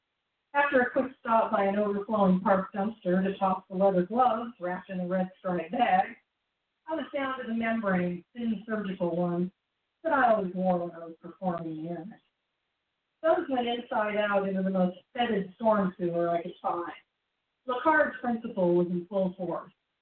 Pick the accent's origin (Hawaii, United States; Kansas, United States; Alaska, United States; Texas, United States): Kansas, United States; But I'm out here from Kansas, and I want to thank everyone